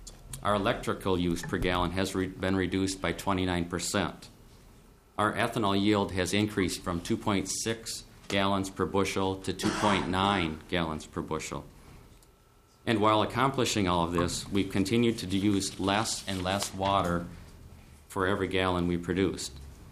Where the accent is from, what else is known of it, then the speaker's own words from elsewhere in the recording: Kasson, Minnesota, United States; I'm a farmer from the Casson area.